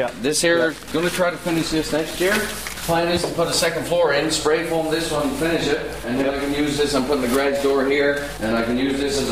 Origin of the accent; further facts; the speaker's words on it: Parsons Pond, Newfoundland and Labrador, Canada; I'm from Parsons Pond originally. I grew up in a fishing community